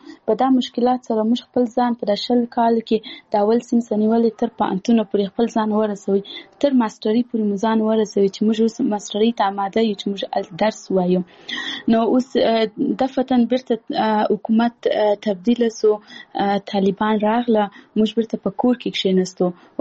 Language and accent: Pashto; Paktia, Afghanistan; اول زه خپله خپل د پکتیا ولایت یم، زه د یو کلی یم